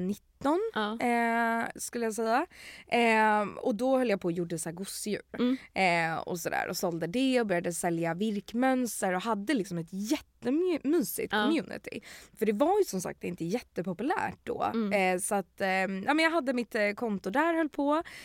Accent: Stockholm, Stockholm County, Sweden; Jag är här från Stockholm

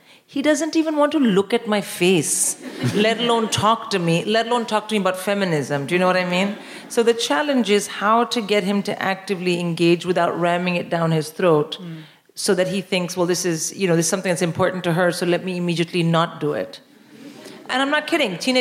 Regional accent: India; Well, I grew up in India

